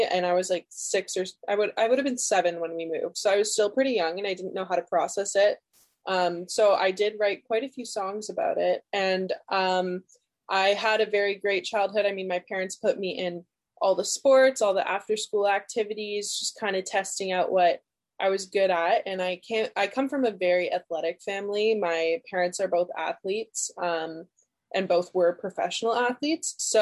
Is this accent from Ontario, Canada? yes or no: yes; Thunder Bay, Ontario, Canada; born there; also born or lived in Turks and Caicos / Sudbury; I was born up north in Thunder Bay, Ontario. We moved around quite a bit when I was like a younger kid. So I lived in Turks and Caicos in Sudbury for a couple